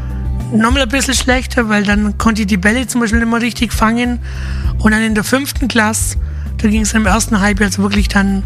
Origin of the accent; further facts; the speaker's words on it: Lindenberg im Allgäu, Bavaria, Germany; Da bin ich mit meiner Mutter in Lindenberg im Allgäu, wo ich aufgewachsen bin